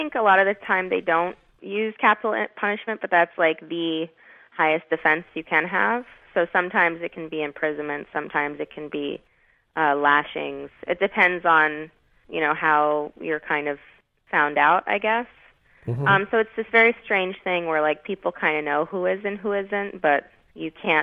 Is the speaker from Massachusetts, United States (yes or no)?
yes; Massachusetts, United States; Well, I grew up in Massachusetts. I'm born and raised to two wonderful parents who happen to be from a country called Iran, or Iran, as we're used to in the news.